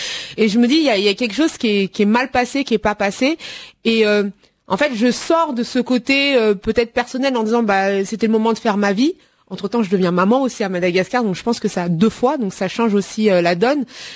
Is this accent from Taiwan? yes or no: no; France; born there; je connaissais pas ce pays qui était un peu le mien, parce que je suis née en France.